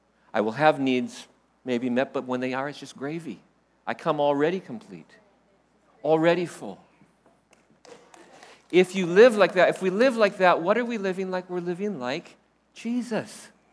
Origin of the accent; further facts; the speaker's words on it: Phoenix, Arizona, United States; When I was 4 years old, in February of 1969, my family moved to Phoenix, Arizona, where I grew up.